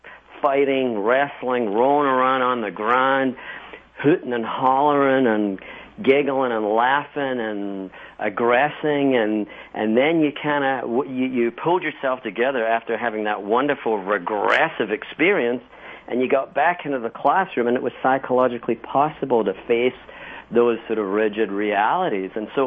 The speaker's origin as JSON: {"language": "English", "region": "Scotland", "country": "United Kingdom", "tie": "born or raised there", "said": "I was born and raised in Scotland and came through the Scottish education system, which, you know, is far more, at least back in the 60s when I was a kid, far more rigid"}